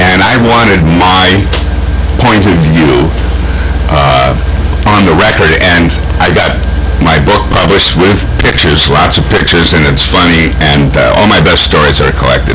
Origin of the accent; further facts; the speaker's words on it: Minnesota, United States; I grew up in Minnesota. So I like the northern temperate climate.